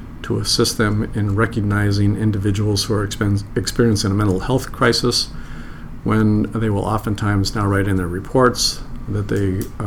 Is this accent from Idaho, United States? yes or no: no; Seattle, Washington, United States; I'm one of perhaps the few Seattle natives, born and raised in Seattle, schooled in Seattle, law school locally